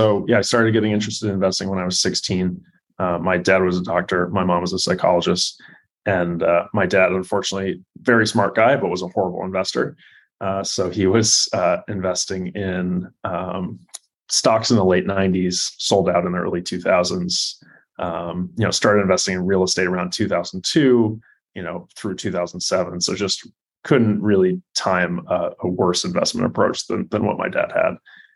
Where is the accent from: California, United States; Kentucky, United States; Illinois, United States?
Illinois, United States; Chicago; now in Miami, United States; No, my phone number, because I grew up in Chicago, so my phone number is a 630.